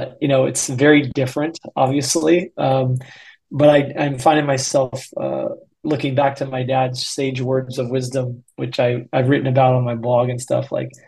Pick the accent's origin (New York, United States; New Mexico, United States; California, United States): California, United States; I grew up in Northern California, a town about an hour north of San Francisco.